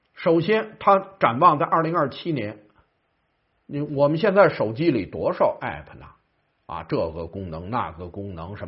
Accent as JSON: {"language": "Chinese", "country": "China", "said": "当然我们中国人原来就好赌啊"}